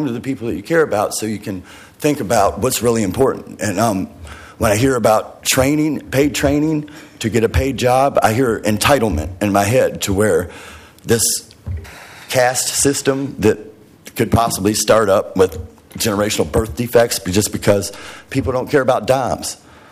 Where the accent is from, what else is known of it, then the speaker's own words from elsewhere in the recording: Virginia, United States; I came from the East Coast in Virginia.